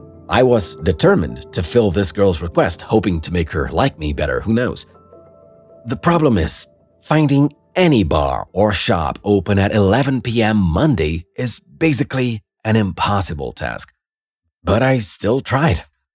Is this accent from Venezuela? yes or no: yes; Nueva Esparta, Venezuela; also born or lived in Saint Thomas, US Virgin Islands; I live on a Venezuelan island in the Caribbean called Margarita. I've been here for most of my life, but I was born on St. Thomas Virgin Islands, actually.